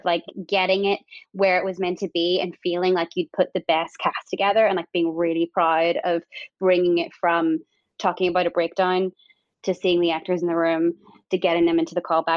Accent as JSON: {"language": "English", "region": "Northern Ireland", "country": "United Kingdom", "moved": "yes", "said": "So when I moved from Northern Ireland to do an acting course, I went to American Academy of Dramatic Arts."}